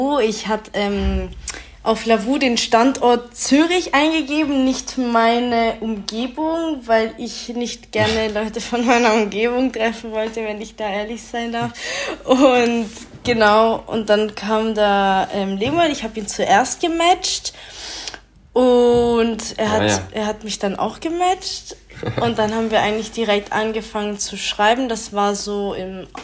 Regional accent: Germany; ich bin Italienerin, ich bin aber in Deutschland geboren und aufgewachsen. Meine Eltern sind Italiener

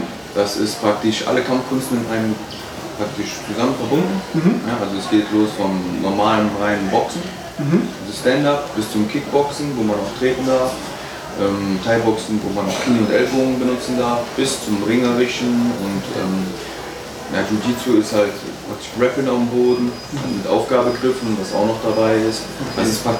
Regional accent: Aachen, North Rhine-Westphalia, Germany; Genau, also … ich bin 29 Jahre alt. Ich bin aus Aachen selber auch, bin auch hier geboren

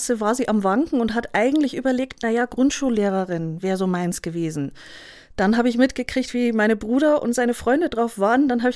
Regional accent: Munich, Bavaria, Germany; ich bin geborenes Münchner Kindl, nur meine Eltern sind NRWler.

